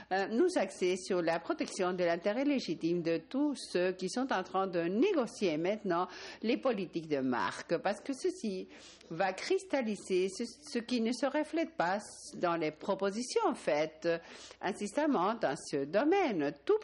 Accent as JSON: {"language": "French", "country": "Argentina", "second_language": "French", "said": "Je viens de l'Argentine"}